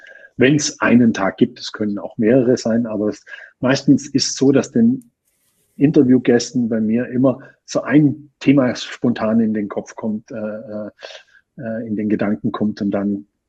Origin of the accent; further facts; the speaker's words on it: Austria; bei uns in Österreich ist es ja nochmal ein bisschen anders wie in Deutschland.